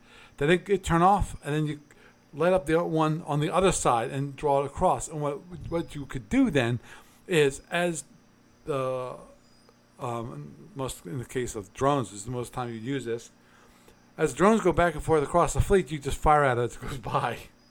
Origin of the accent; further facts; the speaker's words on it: United States; I'm American.